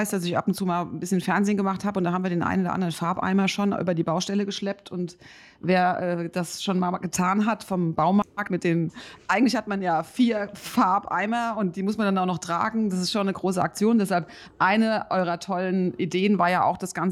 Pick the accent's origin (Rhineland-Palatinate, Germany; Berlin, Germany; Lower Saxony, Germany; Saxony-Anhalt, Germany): Rhineland-Palatinate, Germany; Mainz; aus Mainz, meiner Heimatstadt.